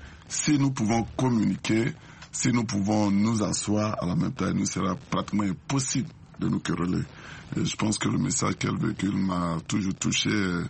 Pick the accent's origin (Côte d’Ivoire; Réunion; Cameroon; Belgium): Côte d’Ivoire; Je suis donc ivoirien, ancien militaire, ancien paracommando américain